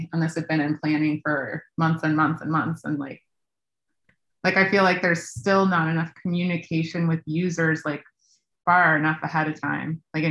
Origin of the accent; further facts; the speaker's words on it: Cheyenne, Wyoming, United States; I understand the weather. I grew up in Cheyenne.